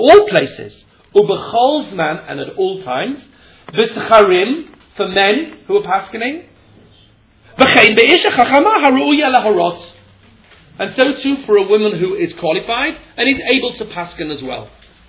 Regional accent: England, United Kingdom; I'm English, I'm into tea.

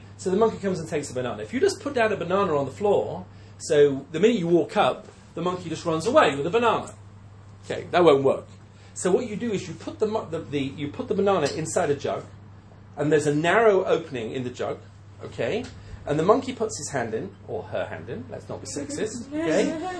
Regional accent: England, United Kingdom; I'm English. I don't think you'd catch me doing that.

